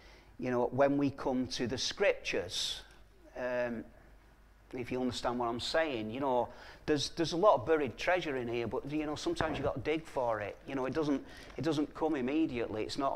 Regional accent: England, United Kingdom; than it is for us as English people

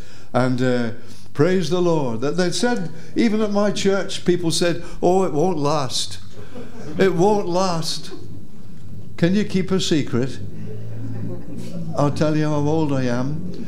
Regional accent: South West England, United Kingdom; born there; now in England; But I don't come from the north of England. I come from the southwest. And I was born in... I'm not going to tell you when, but I was born in Devonshire.

